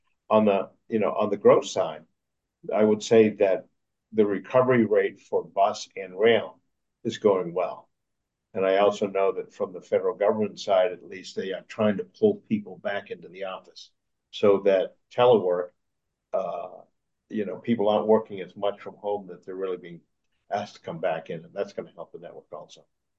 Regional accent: Maryland, United States; I'm from Montgomery County, so I don't have the credibility to speak for Prince George's County

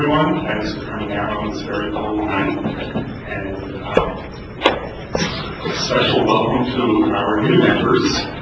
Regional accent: Greenbelt, Maryland, United States; I'm from Greenbelt, Maryland, Prince George's County.

